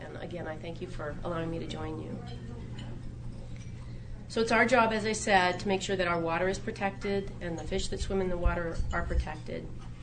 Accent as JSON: {"language": "English", "town": "Juneau", "region": "Alaska", "country": "United States", "lives_now": "Anchorage, United States", "said": "My job is located in Anchorage, but I'm from Juneau. I've been in Anchorage for a couple of years. I spend a lot of time in both cities, actually. I love Southeast"}